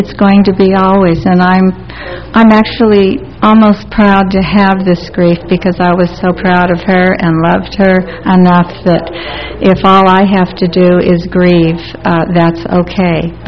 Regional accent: California, United States; She had asked, we're all from Southern California, and she had asked us if we would move to the Woodlands, Texas, north of Houston

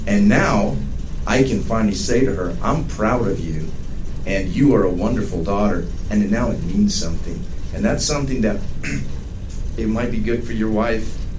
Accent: Chicago, Illinois, United States; I grew up around Chicago and had a lot of African-American friends

